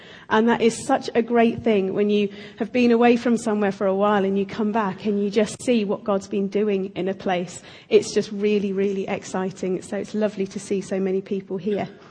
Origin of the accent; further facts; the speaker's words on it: Harrogate, Yorkshire and the Humber, United Kingdom; Well, I bought my own water just to prove I am from Harrogate.